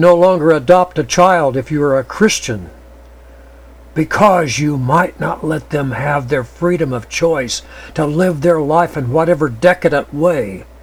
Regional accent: United States; As an American, I have pride in my country, although I fear for my country

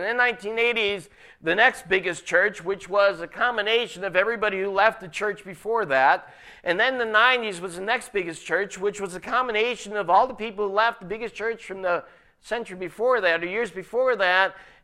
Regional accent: Dunmore, Pennsylvania, United States; Now, I grew up in Dunmore, and I knew what was going on in this area

